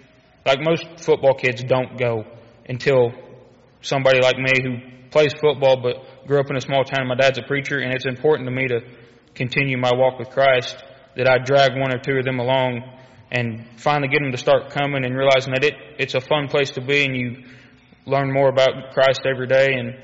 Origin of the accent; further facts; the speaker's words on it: Ketchum, Oklahoma, United States; I'm from Ketchum, Oklahoma, which is the complete other side of Oklahoma, so like 7.5 hours away, up by Grand Lake. And I was born and raised in church.